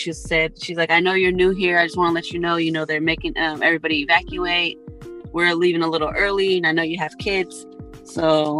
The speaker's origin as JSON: {"language": "English", "town": "Pittsburg", "region": "California", "country": "United States", "lives_now": "Napa, United States", "said": "To be honest, I'm from Pittsburgh, California. I know it probably sounds really dumb, but I never even heard of Napa."}